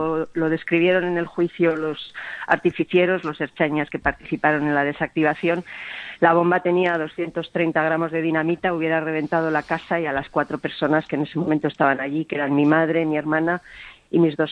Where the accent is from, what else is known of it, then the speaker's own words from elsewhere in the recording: Basque Country, Spain; soy vasca, soy periodista, tenía claro que nadie me iba a callar, que nadie me iba a echar de mi tierra